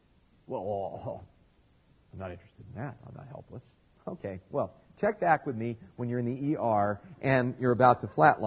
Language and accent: English; California, United States; I go, really? I'm from California.